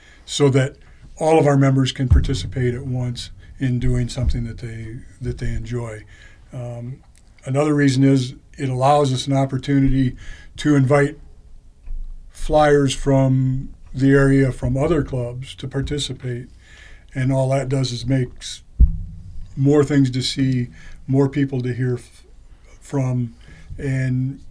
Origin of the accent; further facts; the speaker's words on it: Adrian, Michigan, United States; also born or lived in Wichita; And I'm originally from Adrian, but we had moved out there.